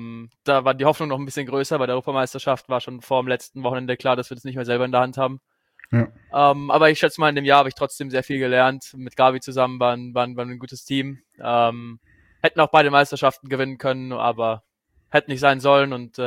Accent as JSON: {"language": "German", "region": "Bavaria", "country": "Germany", "said": "ich komme aus dem Herzen Bayerns zwischen Ingolstadt und München"}